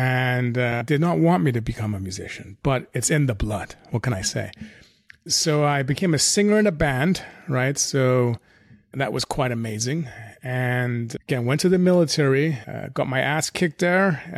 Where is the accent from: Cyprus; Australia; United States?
Cyprus; I was born and raised in Cyprus, so the island. So I'm Greek Cypriot.